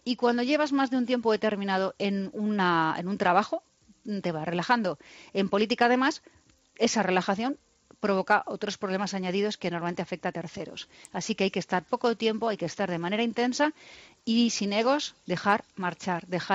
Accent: Madrid, Community of Madrid, Spain; born there

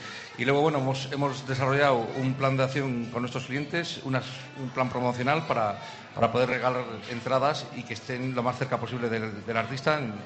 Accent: Herrera, Spain; ya sabes que yo soy de Herrera, como has comentado antes

